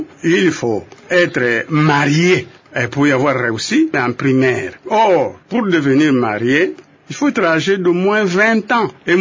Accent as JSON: {"language": "French", "town": "Tchiela", "region": "Kongo Central", "country": "DR Congo", "tie": "born or raised there", "said": "Du Bas-Congo, évidemment."}